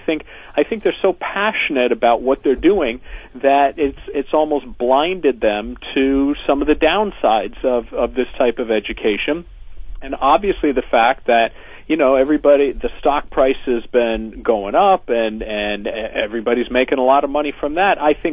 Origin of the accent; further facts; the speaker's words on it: United States; It offends me as an American.